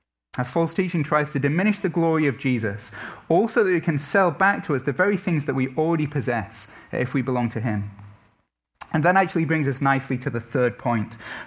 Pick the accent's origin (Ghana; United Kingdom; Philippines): United Kingdom; England; now in United States; I'm saying this even as an Englishman. You know, I've been in America long enough to realize that feelings matter.